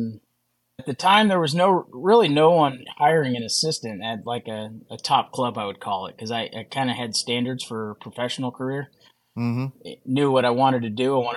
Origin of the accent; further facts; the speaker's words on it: the South, United States; I'm from the South, you know. Us Southerners are we're mechanically inclined, I like to think